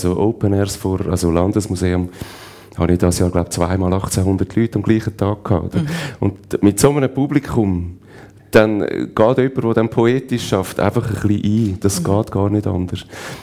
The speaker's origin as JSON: {"language": "German", "region": "England", "country": "United Kingdom", "tie": "born or raised there", "said": "dass in England, wo ich aufgewachsen bin"}